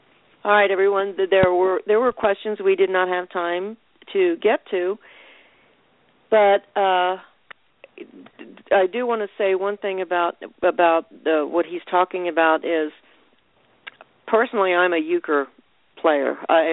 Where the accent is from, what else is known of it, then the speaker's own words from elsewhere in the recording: Ireland; I'm Irish. My people were enslaved for a long time.